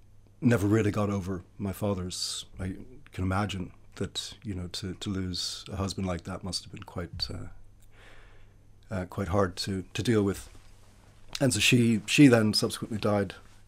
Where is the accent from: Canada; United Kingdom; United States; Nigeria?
Canada; born there; I was born in Canada of classic Irish immigrant parents who left Ireland. My father from the UK, my mother from Ireland, in the 50s to go to Canada to make a new life for themselves.